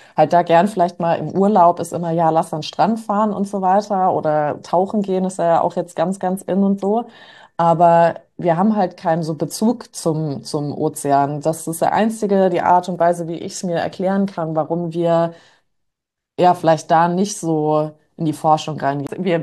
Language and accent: German; New York, United States; ich bin ja in New York aufgewachsen